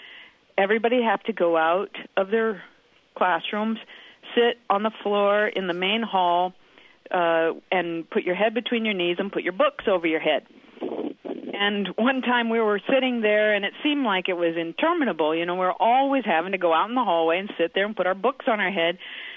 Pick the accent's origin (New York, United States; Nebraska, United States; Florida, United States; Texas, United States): Nebraska, United States; Lincoln; now in Silverton, United States; I grew up in Lincoln, Nebraska